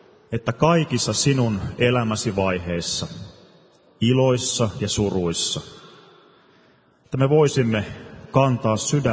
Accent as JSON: {"language": "Finnish", "town": "Nurmijärvi", "region": "Uusimaa", "country": "Finland", "tie": "born or raised there", "moved": "yes", "lives_now": "South Ostrobothnia, Finland", "said": "Silloin kun minä olin lapsi, asuin tuolla etelässä Nurmijärvellä"}